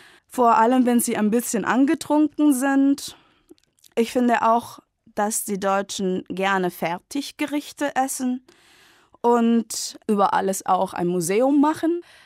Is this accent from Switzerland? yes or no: no; Santiago, Santiago Metropolitan Region, Chile; aus Chile. Ich komme aus der Hauptstadt Santiago, aber ich arbeite in Chile an der deutschen Schule Concepción. Das ist die zweitgrößte Stadt in Chile. Ich bin 1982 geboren.